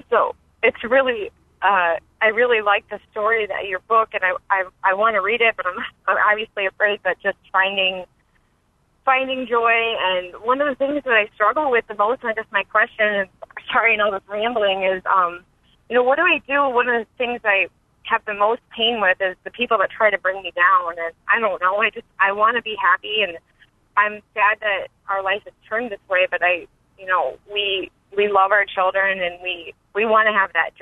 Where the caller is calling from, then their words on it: Jackson, Michigan, United States; I'm calling from Jackson, Michigan.